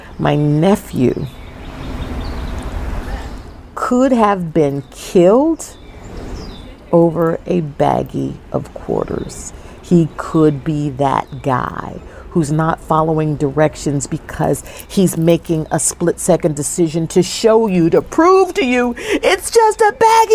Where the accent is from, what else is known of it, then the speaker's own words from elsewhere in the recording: New Jersey, United States; They know I was raised in Jersey.